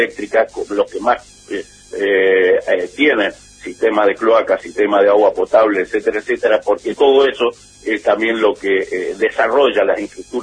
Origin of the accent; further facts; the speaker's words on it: Argentina; somos los argentinos